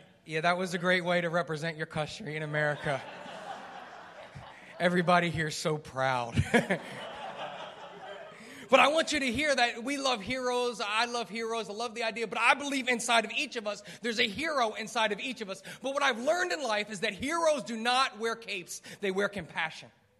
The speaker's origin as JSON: {"language": "English", "region": "New Jersey", "country": "United States", "said": "For those of you who don't know, I am from New Jersey. I'm married. I've got three kids"}